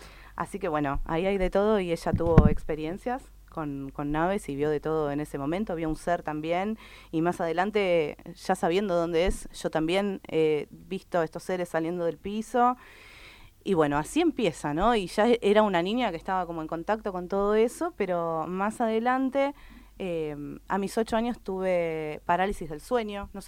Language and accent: Spanish; Ushuaia, Tierra del Fuego, Argentina; born there; Nací en Ushuaia